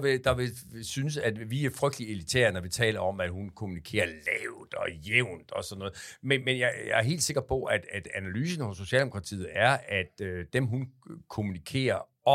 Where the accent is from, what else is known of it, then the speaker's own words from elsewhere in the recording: Aarhus, Central Denmark Region, Denmark; selvom du er fra Haslev og jeg er fra Aarhus, men alligevel sådan to medietyper